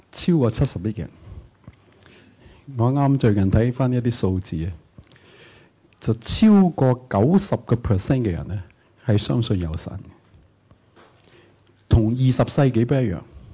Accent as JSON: {"language": "Cantonese", "country": "China", "said": "我係中國人"}